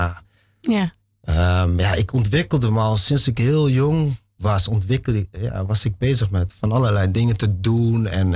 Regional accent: Deventer, Overijssel, Netherlands; Deventer.

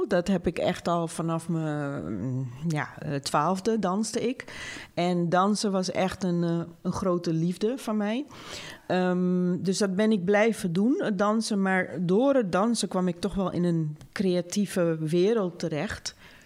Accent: Willemstad, Curaçao; also born or lived in Suriname; Ik ben in Suriname geboren. En daar heb ik tot mijn 8e gewoond. En daarna zijn we naar Curaçao verhuisd.

